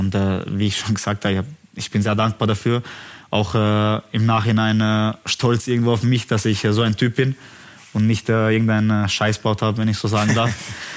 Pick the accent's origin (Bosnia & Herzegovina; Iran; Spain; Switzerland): Bosnia & Herzegovina; was sehr Großes für Bosnien, für mein Heimatland